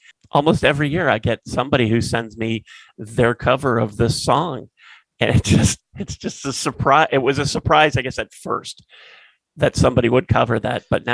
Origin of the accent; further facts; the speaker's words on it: Raleigh, North Carolina, United States; I grew up in Raleigh, North Carolina